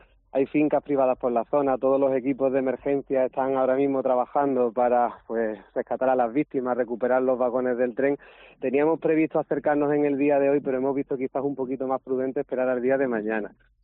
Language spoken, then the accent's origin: Spanish; Málaga, Andalusia, Spain; porque yo soy de Málaga y no soy de la zona.